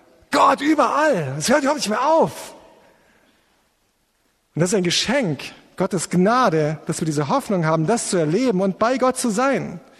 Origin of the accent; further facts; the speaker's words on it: Munich, Bavaria, Germany; Ich komme aus München. Ja, also wenn du in München aufgewachsen bist